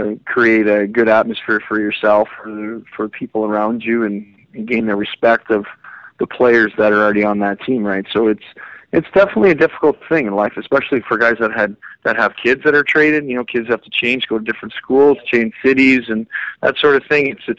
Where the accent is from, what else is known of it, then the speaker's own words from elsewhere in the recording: Canada; as a kid growing up as a Canadian, you want to play in the NHL.